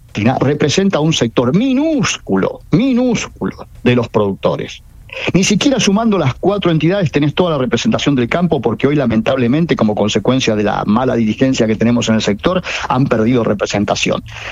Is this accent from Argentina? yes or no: yes; Argentina; lo que no podemos pensar como argentinos, es que el país se arregla sin la política.